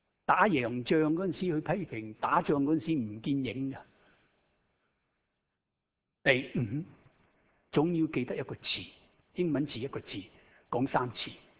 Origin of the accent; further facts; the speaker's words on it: Shanghai, China; accent: Shanghai; Cantonese is a second language; 我是上海人，有時你聽我講到講廣東話是不是有些上海口音啊？